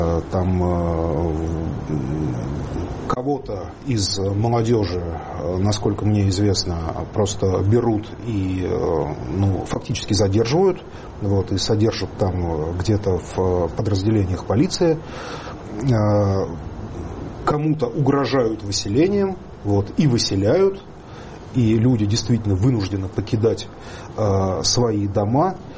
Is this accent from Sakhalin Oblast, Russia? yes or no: no; Nizhny Novgorod Oblast, Russia; Я родом из Нижегородской области. Вот у нас на юге области одна русская культура.